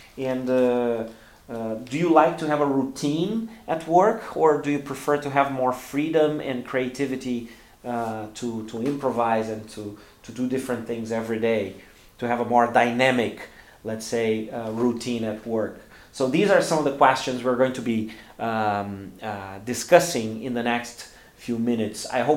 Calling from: Porto Alegre, Rio Grande do Sul, Brazil; English is a second language

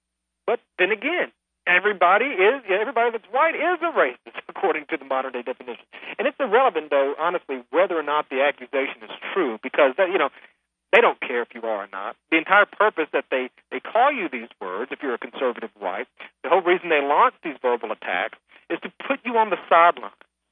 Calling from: Knoxville, Tennessee, United States; I'm calling in from Knoxville, Tennessee.

